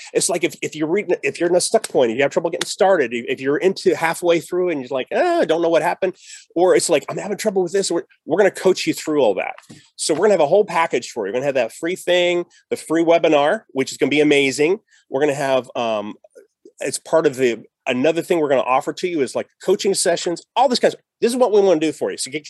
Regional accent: the South, United States; I can do the Southern thing too because I came from the South as well.

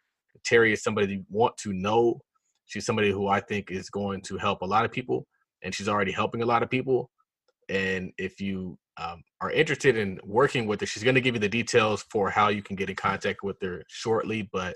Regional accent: Nigeria; So yeah, I'm Nigerian.

